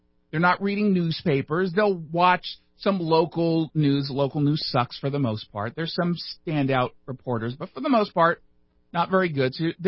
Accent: California, United States; I'm from California. It's okay for me to say that.

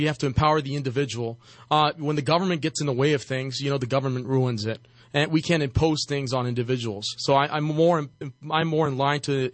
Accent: Inglewood, California, United States; born there; I was born in Inglewood. You know, when someone is not born in an area, they don't understand how the demographics of everything works. You know, it was rough when I lived in Inglewood. And then I moved to Hawthorne.

